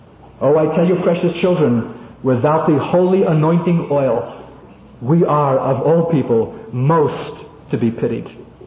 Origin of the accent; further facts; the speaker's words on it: Brooklyn, New York, United States; I'm the kid from Brooklyn who grew up in the streets.